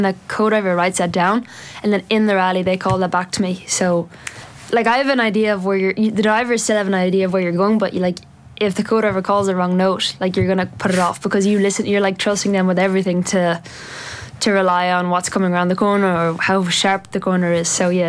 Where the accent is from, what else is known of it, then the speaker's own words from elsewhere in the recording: Galway, Connacht, Ireland; I'm from Galway